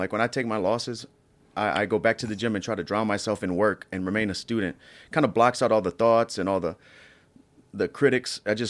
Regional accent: Louisiana, United States; So I have a personal gym in Louisiana, and a bunch of my buddies that I grew up with fighting in Louisiana have gyms as well.

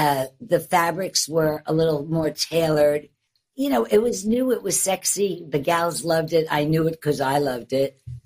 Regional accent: Queens, New York, United States; also born or lived in Manhattan; I was born in Manhattan. And when I was about, I don't know, maybe, I don't know, 10 years old, I'll say. I can't remember. We moved out to Queens.

